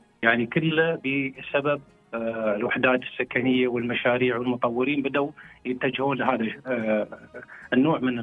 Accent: United Arab Emirates; تعزز من الفرص المتاحة في السوق العقاري عندنا في الإمارات

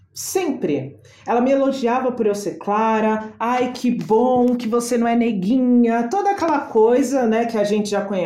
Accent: Diadema, São Paulo, Brazil; eu nasci, cresci e me desenvolvi na periferia. Eu sou da cidade de Diadema

